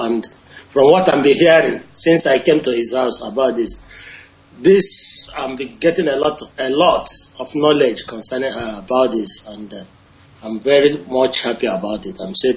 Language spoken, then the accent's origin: English; Omaka, Imo, Nigeria; I'm from Imo State. Omaka, Imo State.